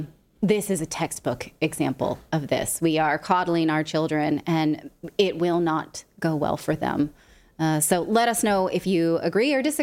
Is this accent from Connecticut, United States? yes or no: no; California, United States; Growing up in California, there was this lore about Chico State